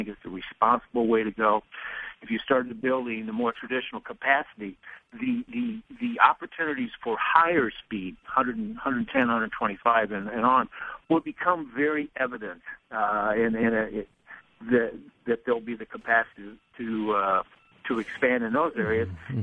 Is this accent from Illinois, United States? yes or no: yes; Macomb, Illinois, United States; I can give you examples in the service in my hometown. I'm sitting here in Macomb, Illinois now, at 79 mile an hour service, 250 miles from Chicago